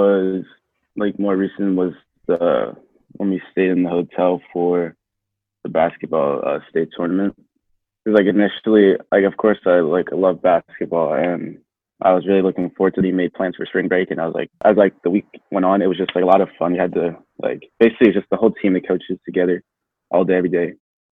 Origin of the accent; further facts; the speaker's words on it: Middletown, Delaware, United States; I'm from Middletown, Delaware.